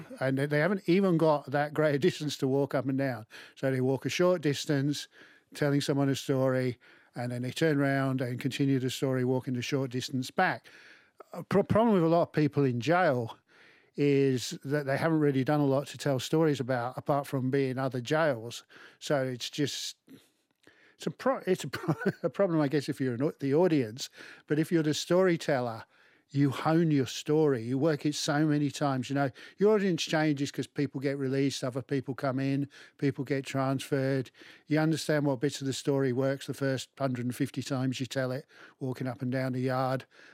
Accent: Aldershot, South East England, United Kingdom; also born or lived in Leeds; I didn't really grow up in Leeds. I was born in Leeds. I grew up in a place called Aldershot, which is a garrison town in the southeast of England.

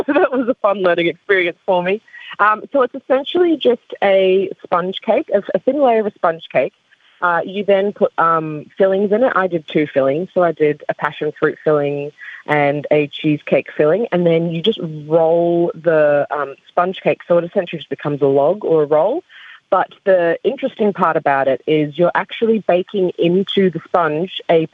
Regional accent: Solomon Islands

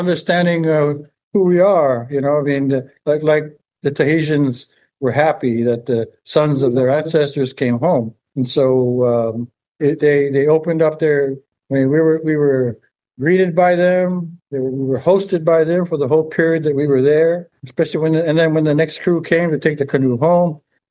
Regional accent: Hawaii, United States; in the very beginning was to determine to try to find ourselves as Hawaiian people. Where do we come from?

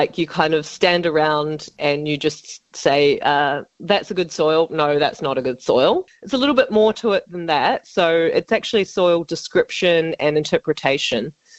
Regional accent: New Zealand; Actually, I'm from New Zealand, studying environmental science.

